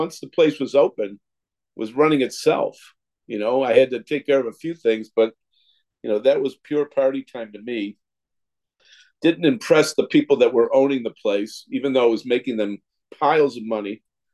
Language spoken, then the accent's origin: English; Kenmore, United States; I grew up in Kenmore. I'm back living in Kenmore.